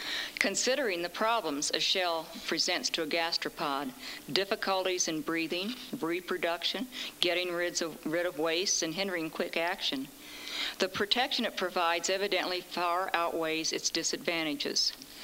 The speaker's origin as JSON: {"language": "English", "region": "Midwest", "country": "United States", "tie": "born or raised there", "said": "I grew up in the Midwest, and I'm essentially a city girl."}